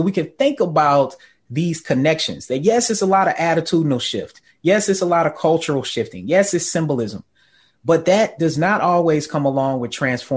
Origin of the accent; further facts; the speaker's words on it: Murfreesboro, Tennessee, United States; born there; Like in my great state of Tennessee, where I was born in Murfreesboro, it's easier to buy a gun than vote.